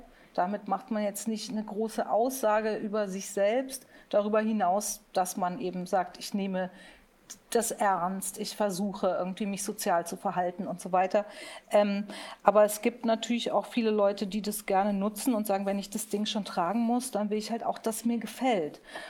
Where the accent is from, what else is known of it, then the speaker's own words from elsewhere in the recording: Munich, Bavaria, Germany; Ich bin ja in München geboren worden, ne? Und aufgewachsen.